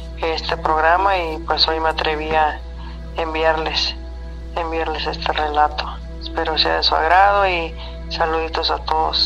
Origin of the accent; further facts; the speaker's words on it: Tijuana, Baja California, Mexico; Yo soy de Tijuana.